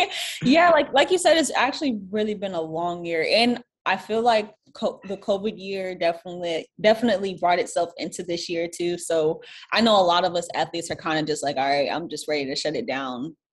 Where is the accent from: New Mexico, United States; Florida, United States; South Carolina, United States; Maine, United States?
Florida, United States; Orlando; moved away as an adult; now in Austin, United States; because I'm originally from Orlando, Florida, but I live in Austin, Texas.